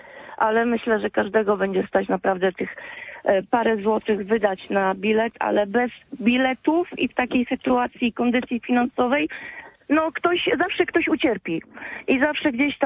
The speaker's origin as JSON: {"language": "Polish", "town": "Mosina", "region": "Greater Poland Voivodeship", "country": "Poland", "said": "ja nie jestem z Wągrowca, jestem z przeciwnej strony, spod Mosiny"}